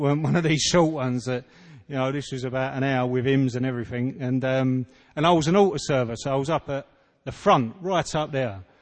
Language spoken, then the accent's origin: English; England, United Kingdom; accent: East End; I'm an alcoholic. I'm from England. And I haven't got one of those really refined English accents like the Lannisters or James Bond. I've got quite a guttural East End accent.